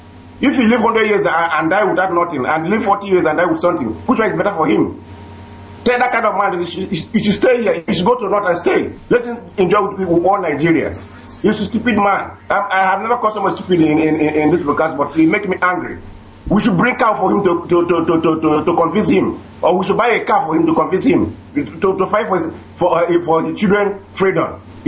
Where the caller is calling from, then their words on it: Sweden; We're calling from Sweden.